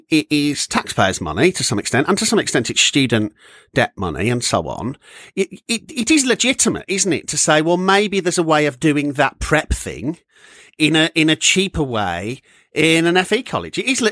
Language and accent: English; Worsley, North West England, United Kingdom; who from back in Worsley, my hometown, is wandering around going, I can't wait to take out a lifelong loan?